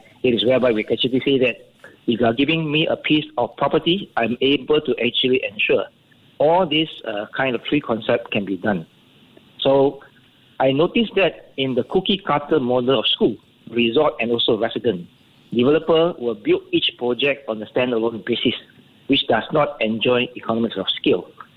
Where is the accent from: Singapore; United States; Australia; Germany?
Singapore; as a Singaporean, I've gone through Outward Bound twice when I was young, yeah. 17 years old.